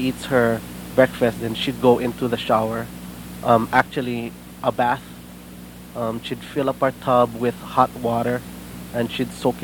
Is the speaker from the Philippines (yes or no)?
yes; Philippines; And well, we're Filipino, so we like to eat what they call pancit.